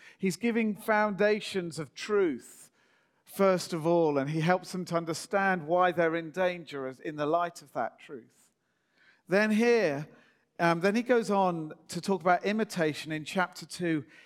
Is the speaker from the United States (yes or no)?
no; England, United Kingdom; And that's what we do as English people, isn't it? We don't want to push ourselves forward.